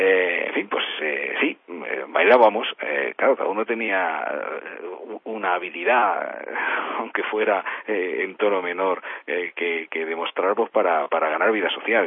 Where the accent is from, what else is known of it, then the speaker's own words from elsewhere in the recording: Leganés, Community of Madrid, Spain; No, yo recuerdo mi infancia en Leganés, en el colegio en San Nicasio, en el bachillerato en el Churriguera, en José de Churriguera.